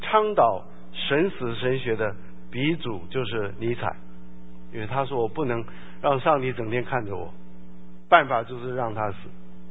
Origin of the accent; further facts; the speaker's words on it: China; 所以今天我们中国人会打太极拳